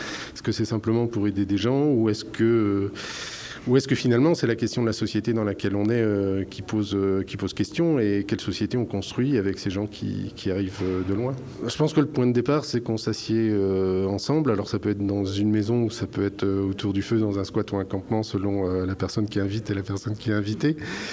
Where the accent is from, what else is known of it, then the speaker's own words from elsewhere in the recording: Calais, Hauts-de-France, France; je suis de Calais